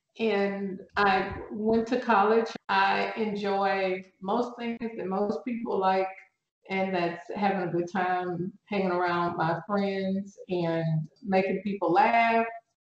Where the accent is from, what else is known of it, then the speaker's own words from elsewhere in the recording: Houston, Texas, United States; So I am from Houston, Texas. I grew up as an only child.